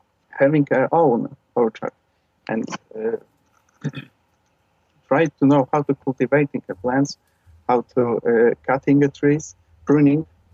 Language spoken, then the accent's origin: English; Poland; English is a second language; My gardening has started when I was a little child.